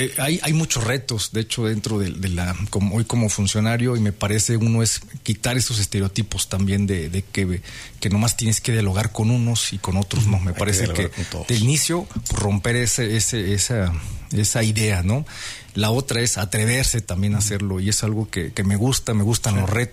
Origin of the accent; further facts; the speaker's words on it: Querétaro, Mexico; Los que somos de Querétaro, yo por ejemplo soy de Querétaro, ¿no? De toda la vida, de abuelos, padres, estoy de los poquitos queretanos que quedan